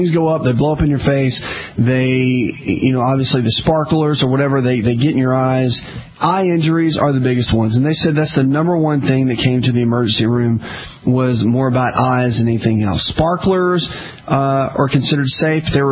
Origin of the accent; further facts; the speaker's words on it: the South, United States; I'm from the South. In the South, saying don't use fireworks is like, I mean, if you say that in Alabama, someone is going to get shot.